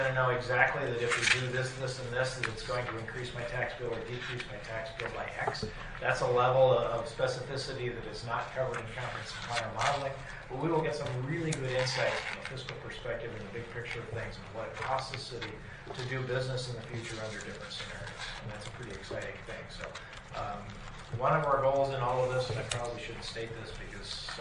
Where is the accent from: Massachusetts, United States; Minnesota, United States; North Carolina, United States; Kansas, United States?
Minnesota, United States; Minneapolis; We hail from Twin Cities.